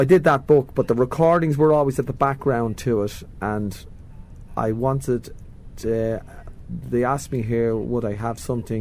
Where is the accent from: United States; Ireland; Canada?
Ireland; Dublin, Leinster; I did a book then after that, about me growing up in Dublin.